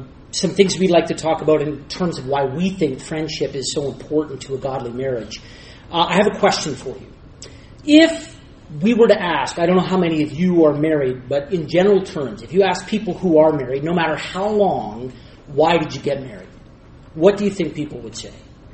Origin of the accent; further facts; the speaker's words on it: Eastern Canada, Canada; so we're from Eastern Canada and not from Western Canada